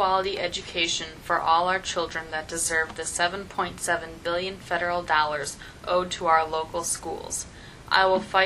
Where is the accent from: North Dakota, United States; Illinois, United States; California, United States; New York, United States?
New York, United States; Jamaica; I was born and raised here in Jamaica and have extensive experience